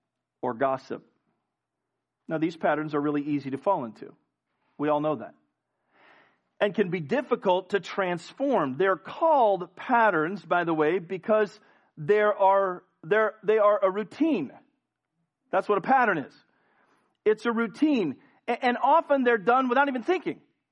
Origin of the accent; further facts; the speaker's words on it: United States; By the mercy of God, I'm an American. I could have been born in Venezuela or North Korea.